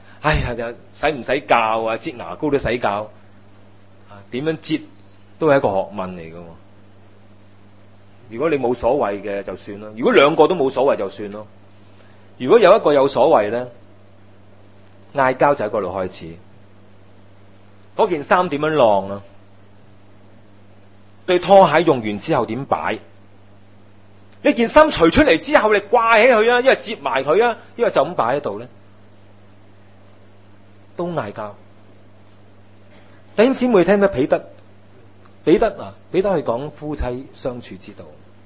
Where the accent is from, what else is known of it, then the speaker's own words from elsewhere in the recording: China; 我們中國人說養兒方知父母恩